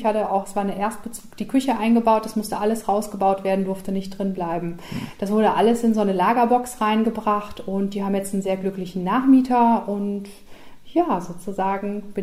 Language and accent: German; Germany; ich komme aus Deutschland, ich bin gerne in Deutschland, ich komme auch gerne zurück.